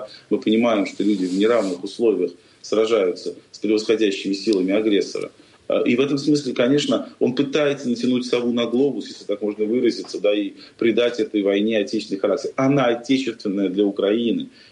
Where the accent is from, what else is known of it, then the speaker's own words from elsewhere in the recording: Saint Petersburg, Russia; как любому, мне кажется, настоящему петербуржцу, который понимает суть и смысл происходящего